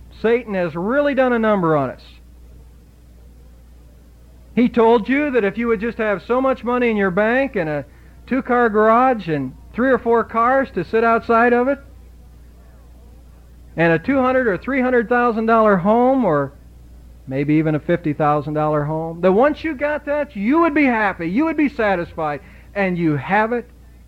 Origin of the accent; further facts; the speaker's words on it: Ohio, United States; Up north, where I was raised in Ohio